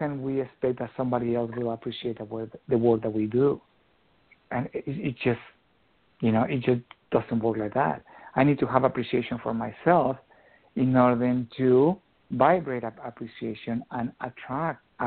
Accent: Mexico; now in Portland, United States; I'm from Mexico, and that's the way that I spell my name.

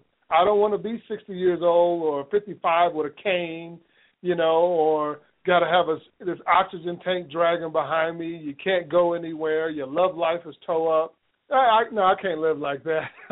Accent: California, United States; born there; When I was a youth, because I was born in California, we played outside all the time.

